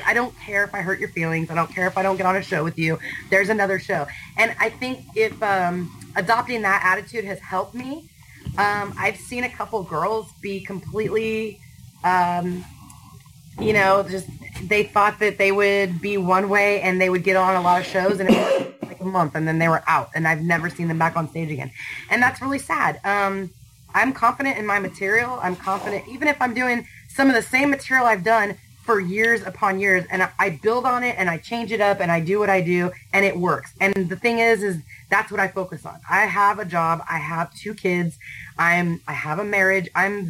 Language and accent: English; San Lorenzo, California, United States; also born or lived in San Jose; Well, I grew up in the Bay Area. So I grew up in the East Bay in San Lorenzo.